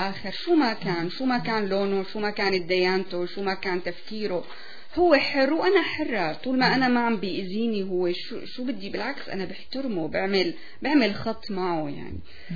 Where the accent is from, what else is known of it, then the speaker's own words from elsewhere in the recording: Syria; now in Canada; أنا سورية